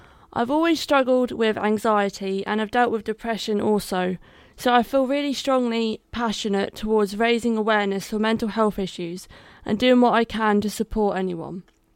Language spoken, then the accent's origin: English; Newport, Wales, United Kingdom; I'm 20 years old and I'm from Newport.